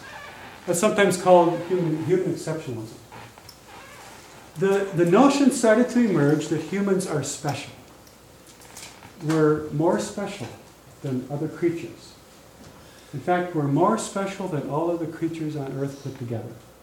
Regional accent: Minneapolis, Minnesota, United States; I grew up in Minneapolis, and we had relatives on farms in southern Minnesota.

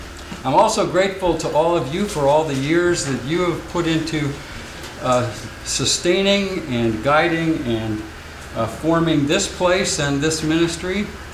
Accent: Valparaiso, Indiana, United States; from Valparaiso, Indiana, and very grateful to be here.

